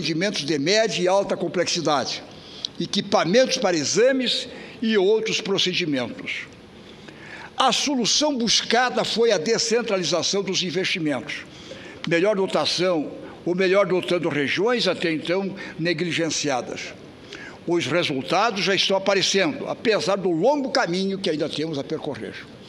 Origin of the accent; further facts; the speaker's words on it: Santa Catarina, Brazil; Teoricamente, como catarinense, deveria estar comemorando.